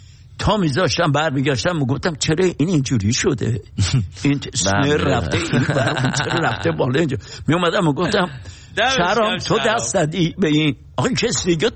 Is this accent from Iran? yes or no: yes; Tehran, Tehran Province, Iran; من اهل تهران بودم